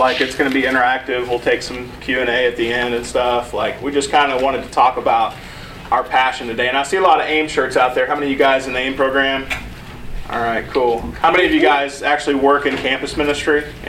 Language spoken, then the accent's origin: English; Arkansas, United States; And I'm a church kid. I grew up in Arkansas. My dad's a preacher.